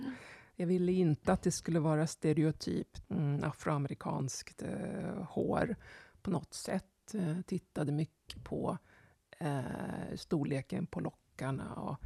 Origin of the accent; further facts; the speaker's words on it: Västerås, Västmanland County, Sweden; jag kom från Västerås, från en förort, det var liksom på något sätt en längtan till ett annat liv än det jag hade.